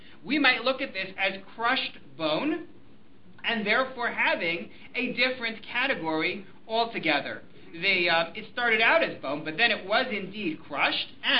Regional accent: New York, United States; The classic question that was asked when I was growing up in New York was

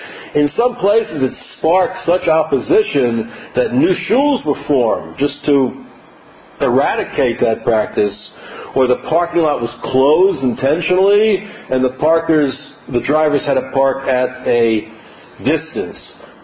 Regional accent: New York, United States; but I'm from New York, so I pick up some of it

